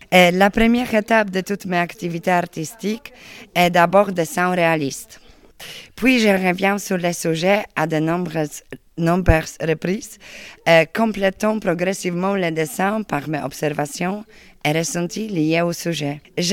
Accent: Poland; Je suis polonaise

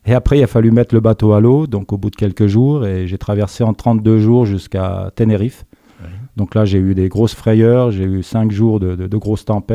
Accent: Évian-les-Bains, Auvergne-Rhône-Alpes, France; born there; j'avais fait Évian où je suis né

